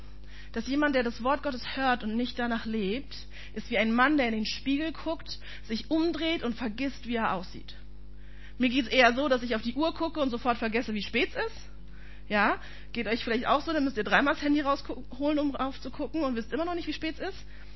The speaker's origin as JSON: {"language": "German", "region": "Berlin", "country": "Germany", "said": "Ich bin ja Berliner, bei uns gab es nicht unbedingt Religionsunterricht als ordentliches Schulfach."}